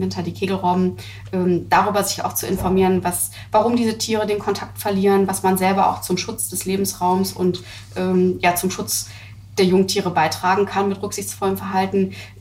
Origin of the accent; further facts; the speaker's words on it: Hamburg, Germany; Also auch ich bin ja aus Hamburg und nicht nicht Schleswig-Holsteiner.